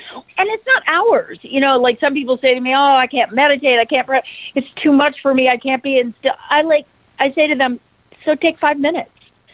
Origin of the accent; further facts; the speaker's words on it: Idaho, United States; But but I've always felt, even when I was little, you know, growing up in Idaho, and I go out to there's a memorial out in a beautiful spot on the river.